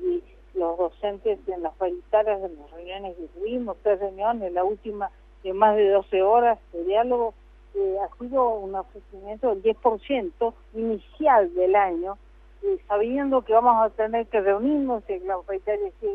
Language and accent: Spanish; Jujuy, Argentina; Nosotros somos argentinos también, los jujeños